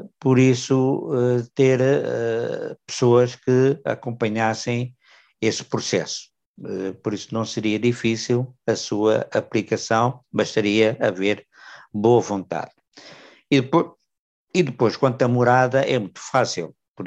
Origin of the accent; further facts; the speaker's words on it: Angola; como angolanos que somos